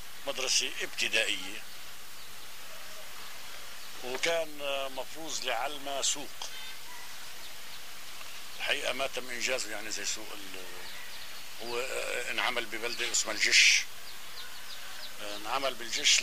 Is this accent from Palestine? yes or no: yes; Palestine; moved away; وكانت البلد طبعا أنا سابح يعني بالبركي، طلعت من فلسطين متعلم السباحة بقلب البركي يعني